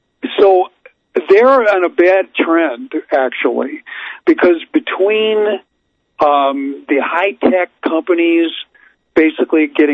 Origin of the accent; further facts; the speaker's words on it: Chicago, Illinois, United States; I grew up in Chicago